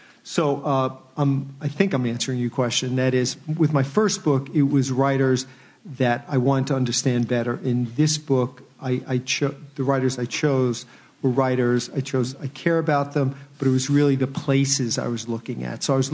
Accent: New York City, New York, United States; So I grew up in the Bronx.

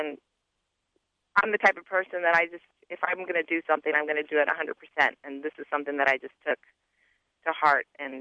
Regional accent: Hawaii, United States; I come all the way from Hawaii to face her, so it's a long way to go home with nothing.

